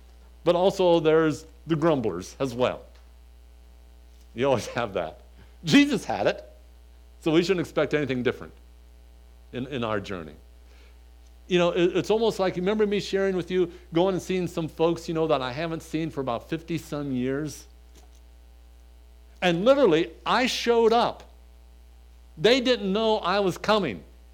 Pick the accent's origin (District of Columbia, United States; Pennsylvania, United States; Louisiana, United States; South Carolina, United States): Pennsylvania, United States; Mahaffey; It was my hometown, an old town called Mahaffey, but really I lived in a village called Bethlehem, is where I lived at.